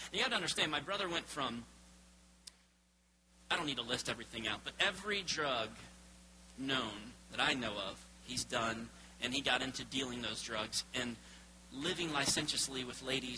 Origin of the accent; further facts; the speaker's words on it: Florida, United States; I grew up in South Florida, in West Palm Beach is where I went to college.